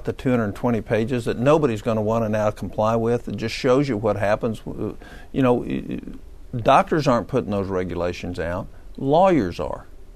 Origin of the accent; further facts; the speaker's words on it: Oklahoma, United States; Oklahoma just passed a tort change in my home state.